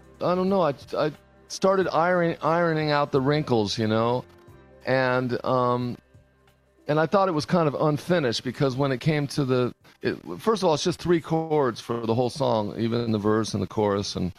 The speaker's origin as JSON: {"language": "English", "town": "La Habra", "region": "California", "country": "United States", "tie": "born or raised there", "said": "I grew up in Orange County, so right there on the edge. Whittier is right there in L.A. County, but right on the edge of what we call the Orange Curtain. I grew up in a town called La Habra"}